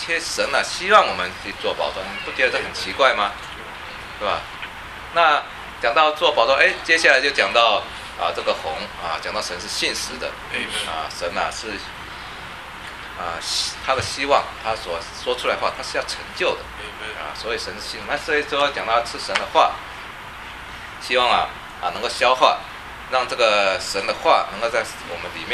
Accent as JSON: {"language": "Chinese", "country": "China", "said": "我们中国人很讲究吃"}